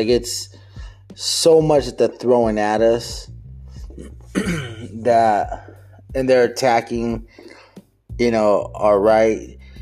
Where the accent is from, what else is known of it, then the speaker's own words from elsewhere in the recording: United States; as Americans and growing up in America, that was stuff that we used to look at as our freedoms